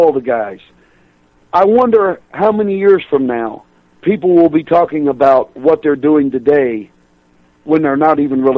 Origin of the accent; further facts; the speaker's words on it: Chillicothe, Ohio, United States; I told him for years in Ohio we had no television, but if I went upstairs growing up in the East End of Chillicothe